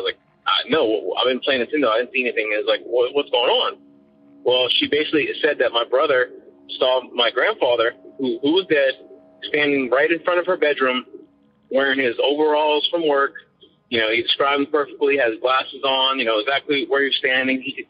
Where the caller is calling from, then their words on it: Lafayette, Louisiana, United States; I'm calling from Lafayette, Louisiana.